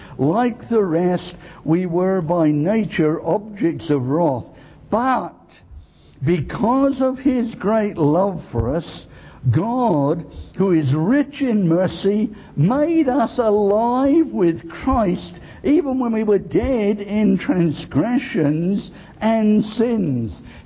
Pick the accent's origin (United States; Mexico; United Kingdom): United Kingdom; Of course, we're British, aren't we? So we mustn't do that sort of thing.